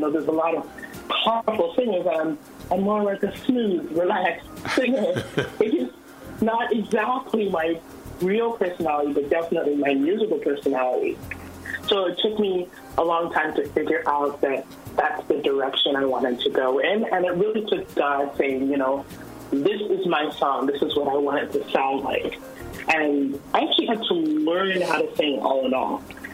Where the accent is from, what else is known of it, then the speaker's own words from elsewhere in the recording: Ottawa, Ontario, Canada; I was born and raised in Ottawa. Mm. Born and raised in Ottawa among some of the, you know, gospel greats that you know, like … and, you know, we all grew up together